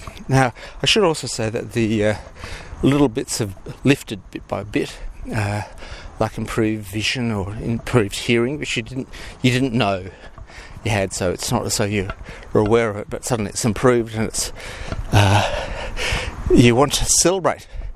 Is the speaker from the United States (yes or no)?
no; Australia; Of course, I'm just an Aussie bloke.